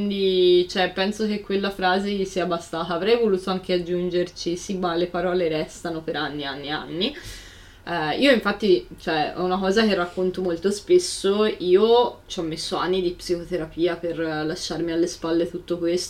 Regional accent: Tuscany, Italy; io sono toscana e lei è veneta

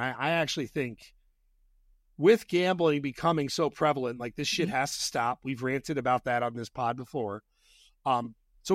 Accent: Fayetteville, Arkansas, United States; I am from Fayetteville.

